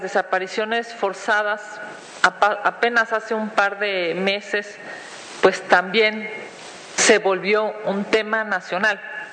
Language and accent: Spanish; Mexico; lo que nos obliga a reflexionar como mexicanos